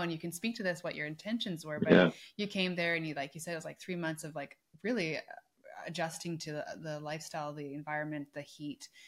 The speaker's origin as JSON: {"language": "English", "country": "Canada", "tie": "born or raised there", "said": "growing up in Canada"}